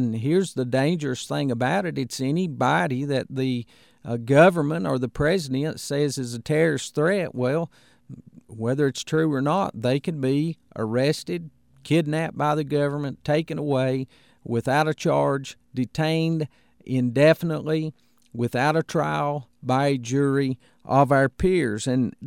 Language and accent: English; United States; the freedoms that we have as Americans sets us apart from China